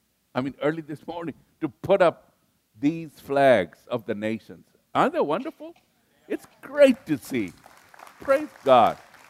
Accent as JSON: {"language": "English", "country": "Kenya", "lives_now": "United States", "said": "I am from Africa, you know that. I was born in Kenya. And I often say I'm an American citizen, so I'm African-American."}